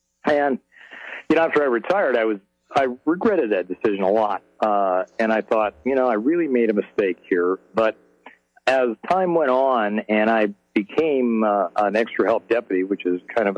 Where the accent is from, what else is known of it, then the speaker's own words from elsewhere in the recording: California, United States; I was born and raised in Santa Cruz County